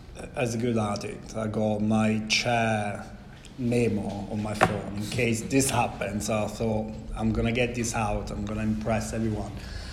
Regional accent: Italy; English is a second language; I'm originally from Italy. I'm from a very beautiful little town, the Adriatic coast.

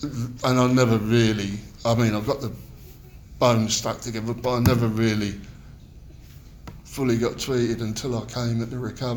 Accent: London, United Kingdom; I come from East London. I've been housed in South London

